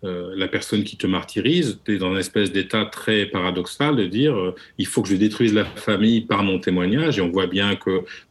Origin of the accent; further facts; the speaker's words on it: France; je pense, en tant que Français, nous marque particulièrement à cause de ça